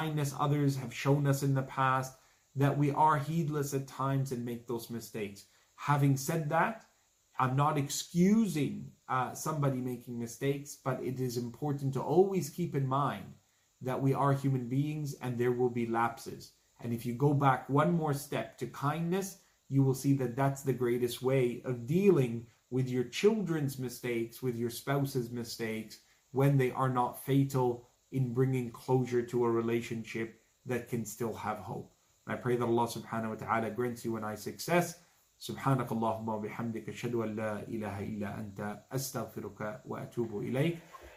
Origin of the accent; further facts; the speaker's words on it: Canada; I was born and raised in Canada. I used to sing Christmas carols in public school.